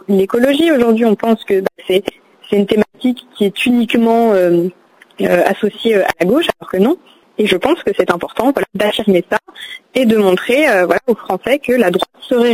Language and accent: French; Metz, Grand Est, France; je suis née à Metz et j'ai grandi juste à côté de la circonscription, donc dans laquelle je suis candidate, qui est à moins de 2 km de mon domicile.